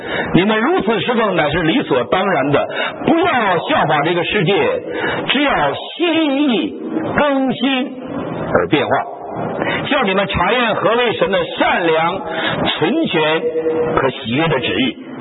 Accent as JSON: {"language": "Chinese", "region": "Northeast China", "country": "China", "said": "我们东北人呢有一个毛病啊，就是赌啊！"}